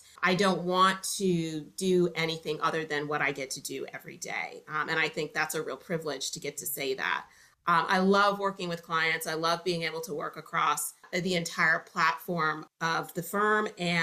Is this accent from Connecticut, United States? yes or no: yes; Connecticut, United States; now in Texas, United States; So I'm originally from Connecticut, although I now live and work in Texas.